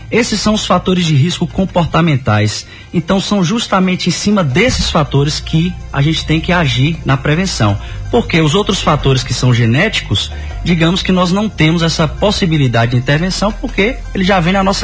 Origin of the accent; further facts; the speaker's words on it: Vitória da Conquista, Bahia, Brazil; Morei a infância ali no centro